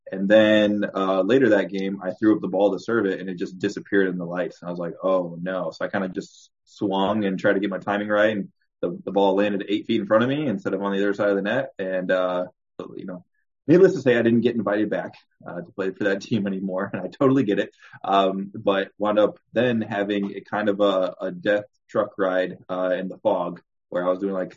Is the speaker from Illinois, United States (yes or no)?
yes; Illinois, United States; now in South Carolina, United States; I currently live in South Carolina, but I'm originally from Illinois.